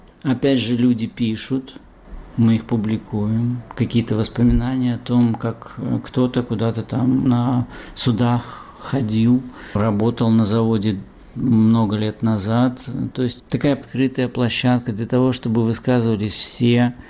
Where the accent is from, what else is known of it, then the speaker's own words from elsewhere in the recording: Ceadir-Lunga, Gagauzia, Moldova; moved away; Он называется Чадыр-Лунга, через дефис. Это юг Молдовы. Это вообще гагаузская часть Молдовы. Мы не гагаузы, родители мои не относятся к этому коренному населению. Они просто приехали туда, познакомились и поженились там. Я там жил до 18